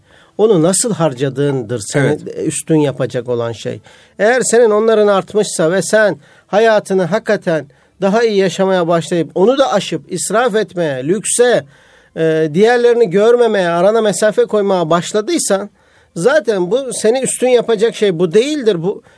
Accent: Kayseri, Turkey; Ben bir Kayserliyim dedim

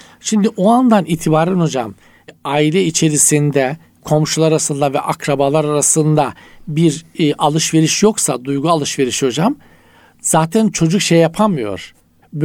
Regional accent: Trabzon, Turkey; also born or lived in Rize; O zaman Rize'nin Çayır ilçesinde oturuyoruz. Allah'a şükür Trabzonluyum da.

